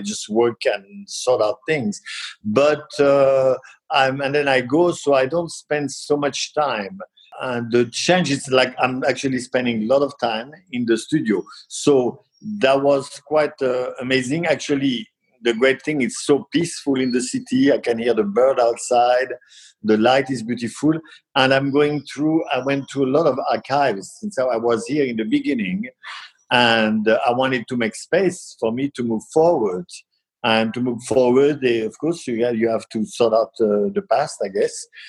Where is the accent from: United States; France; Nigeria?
France; Auvergne-Rhône-Alpes; English is a second language; This is where I grew up in France, in this countryside of France near Lyon. And the house of my parents was really in the surrounded by vineyard and field and woods.